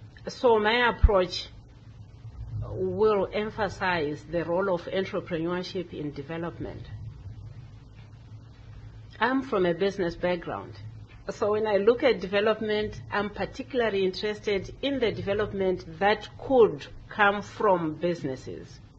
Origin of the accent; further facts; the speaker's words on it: Zimbabwe; now in United States; from Zimbabwe. I came to the U.S. last year in July, so this is my first winter here.